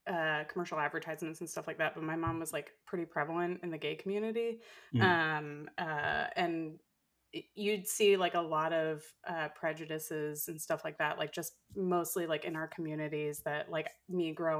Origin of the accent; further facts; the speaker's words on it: Florida, United States; especially like growing up in Florida, like people like you'd think that people wouldn't even walk around someone who was gay.